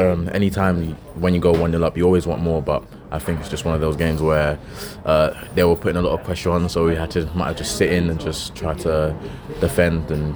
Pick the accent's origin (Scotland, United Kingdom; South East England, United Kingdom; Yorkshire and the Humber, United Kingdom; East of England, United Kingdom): East of England, United Kingdom; I'm from Essex. Just an Essex boy, really.